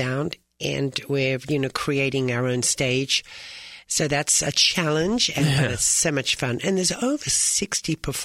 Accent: Australia; And I grew up with them in Australia

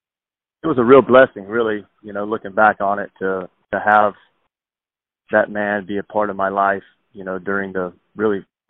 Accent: Greenville, United States; a chance to be a part of that in front of my hometown with my two most important fans, my mom and dad, being in the stands every day. You know, it's tough for any kid to pass out, really, being from Greenville

